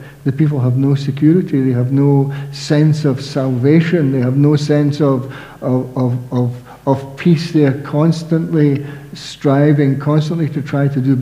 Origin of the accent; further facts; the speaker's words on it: Scotland, United Kingdom; given that I'm from Scotland and we have the purest form of English